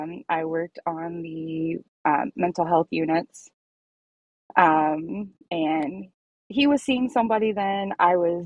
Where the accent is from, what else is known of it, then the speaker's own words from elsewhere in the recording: Edmonds, Washington, United States; also born or lived in Mill Creek; So I started out growing up in Edinburgh. Yes. And then my parents got divorced. I moved to Mill Creek and I split my time between Edinburgh and Mill Creek the majority of my life.